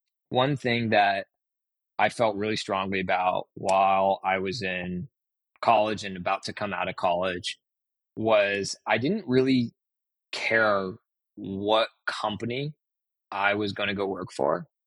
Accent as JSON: {"language": "English", "town": "Portland", "region": "Oregon", "country": "United States", "tie": "born or raised there", "said": "growing up in Portland, Oregon, and going to college in Oregon, you're generally speaking going to know people."}